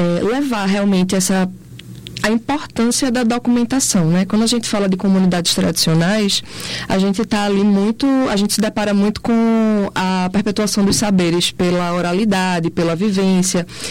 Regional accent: Jaboatão dos Guararapes, Pernambuco, Brazil; Eu sou pernambucana, eu sou criada em Jabotão de Guararapes. Então, sou criada em Piedade, que é uma dos bairros com maior índice de ataque de tubarão no Brasil.

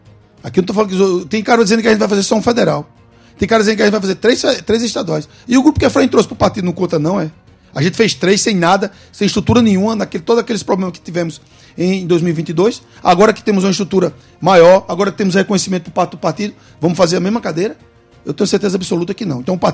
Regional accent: Paraíba, Brazil; porque eu sou paraibano e quero que a Paraíba tenha um desenvolvimento

